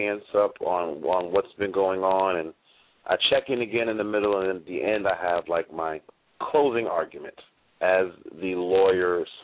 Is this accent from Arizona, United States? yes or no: no; New York, United States; moved away as an adult; now in San Francisco Bay Area, United States; Because I grew up in New York, lived there for over 30-something years before I finally moved out to the Bay Area.